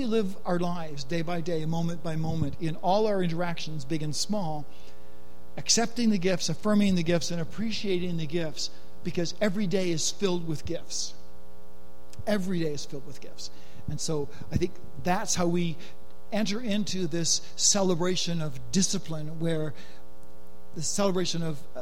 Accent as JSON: {"language": "English", "country": "Canada", "tie": "born or raised there", "said": "growing up in Canada, communion, I don't know why I had this impression"}